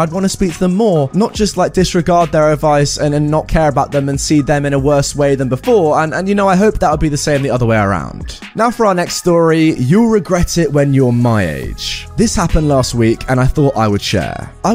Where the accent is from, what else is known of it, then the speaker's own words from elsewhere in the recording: Australia; I went to the US, I'm Australian, to do the Disney International College Program